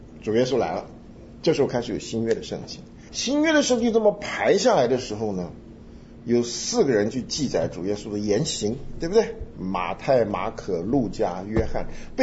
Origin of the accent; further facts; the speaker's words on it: China; 因为我们中国人讲的福啊，是一个什么空的东西